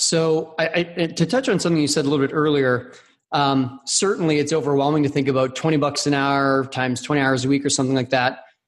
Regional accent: Canada; And as a Canadian, it cost more because the Canadian dollar was weak.

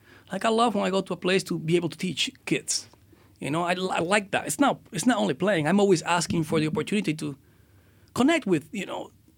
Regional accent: Dominican Republic; We have somebody from, I'm from the Dominican Republic.

